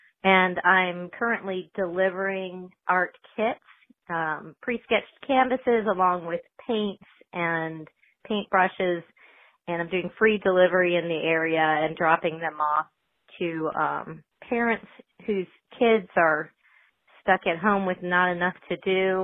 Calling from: North Carolina, United States; I'm calling from Wake County

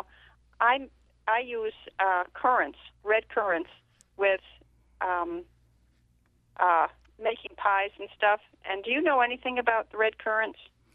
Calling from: North Hero, Vermont, United States; North Hero, Vermont.

